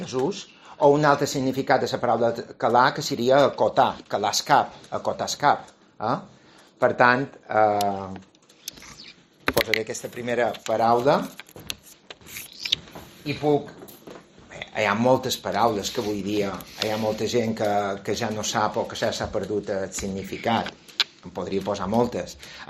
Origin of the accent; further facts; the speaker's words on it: Andratx, Balearic Islands, Spain; Jo, com que som d'Esport d'Andrai, som de la mà